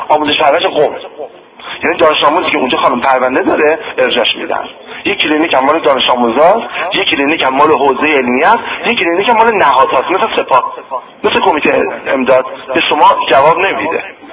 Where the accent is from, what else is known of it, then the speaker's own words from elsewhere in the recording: Karaj, Alborz, Iran; also born or lived in Tehran; now in Qom, Iran; من الان خودم ساکن قومم، منزل مادرم اینها عظیمیه کرج، بزرگ شده کرجم، زادگاهم تهران بوده،